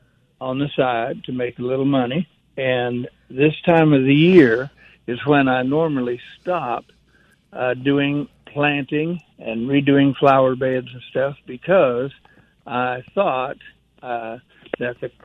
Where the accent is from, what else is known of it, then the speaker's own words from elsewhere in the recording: Iowa, United States; moved away; Well, I moved down to the south from Iowa about 2 years ago.